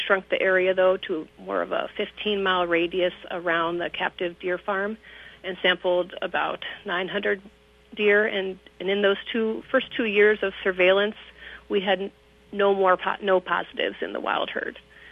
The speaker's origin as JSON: {"language": "English", "region": "Ohio", "country": "United States", "lives_now": "Brainerd, United States", "said": "No, I'm actually from Ohio. So I kind of landed here after grad school up in the northwest corner of Minnesota by chance, and then had this job opening down here in Brainerd after 10 years working for the DNR."}